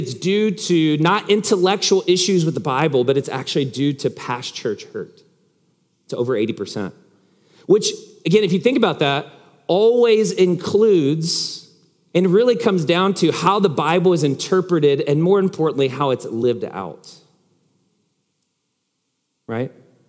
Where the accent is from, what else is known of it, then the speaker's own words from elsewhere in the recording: United States; which, again, as a American, it's hard for me not to see that.